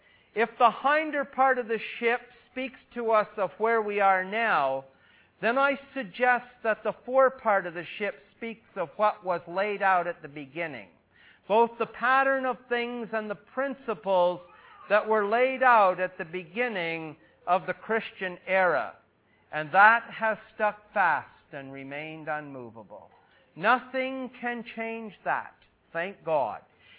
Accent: Smiths Falls, Ontario, Canada; my hometown of Smiths Falls

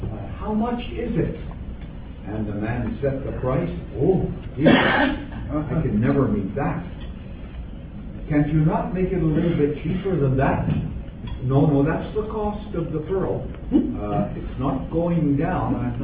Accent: Ottawa, Ontario, Canada; I come from Ottawa

